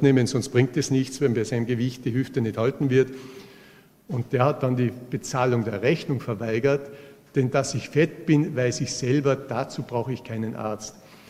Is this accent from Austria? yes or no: yes; Salzburg, Austria; Ich komme aus Salzburg